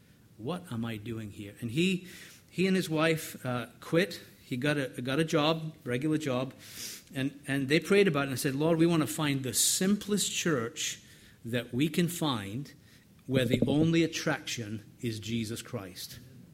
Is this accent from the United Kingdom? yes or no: yes; United Kingdom; I'm English, she's Irish, I'm a city boy